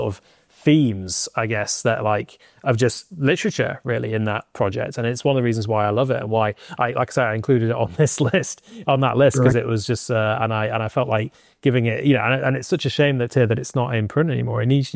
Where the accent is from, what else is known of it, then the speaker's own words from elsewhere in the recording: Sheffield, Yorkshire and the Humber, United Kingdom; I'm from Sheffield, I mean, as a northerner reading it